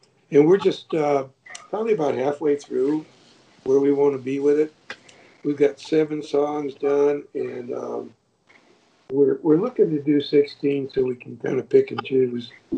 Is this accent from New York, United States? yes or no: no; Michigan, United States; now in Georgia, United States; a lot of people don't know that I live in Georgia now. But I'm from Michigan, spent my whole life there.